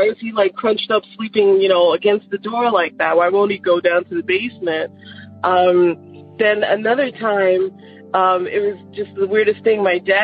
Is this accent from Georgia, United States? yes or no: no; Long Island, New York, United States; Like I said, that happened to me growing up in Long Island, New York.